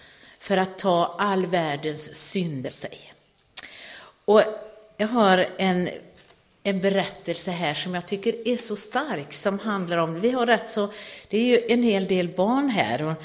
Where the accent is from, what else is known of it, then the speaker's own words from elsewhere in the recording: Gothenburg, Västra Götaland County, Sweden; jag kommer ju själv från Göteborg då, västkusten.